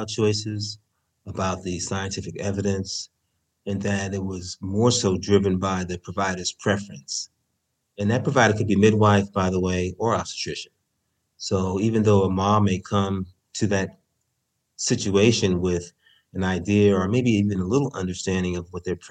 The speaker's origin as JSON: {"language": "English", "town": "San Francisco", "region": "California", "country": "United States", "said": "and actually I'm from San Francisco"}